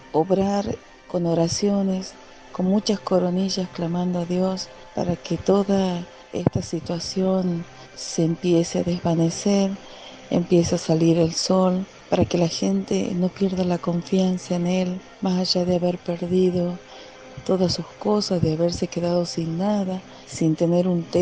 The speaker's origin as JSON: {"language": "Spanish", "country": "Argentina", "said": "de Argentina"}